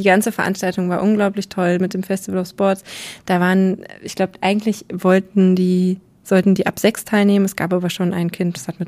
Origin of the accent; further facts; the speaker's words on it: Dortmund, North Rhine-Westphalia, Germany; Das stimmt, ich komme aus Dortmund.